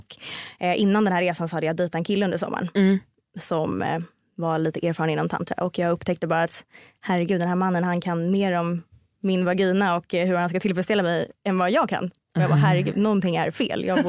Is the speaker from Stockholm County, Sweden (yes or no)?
yes; Stockholm, Stockholm County, Sweden; Men jag kommer från Stockholm. Mm. Har bott här i väldigt många år.